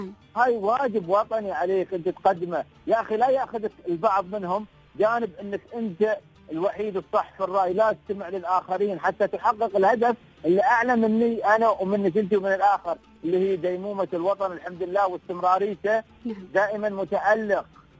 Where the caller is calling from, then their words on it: Egypt; أنا أكلمك من مصر الحين